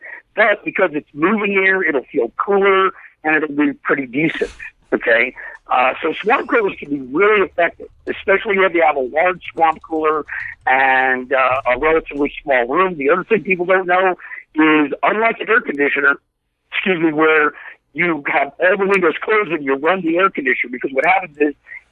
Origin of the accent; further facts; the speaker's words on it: New York, United States; also born or lived in Los Angeles; I'm from New York and L.A., and I never knew what a swamp cooler was until I hit the Midwest and the Southwest.